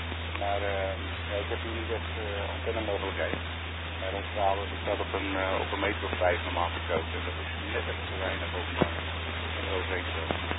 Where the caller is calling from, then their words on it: North Holland, Netherlands; Ik kom van Noord-Holland met ondergaan.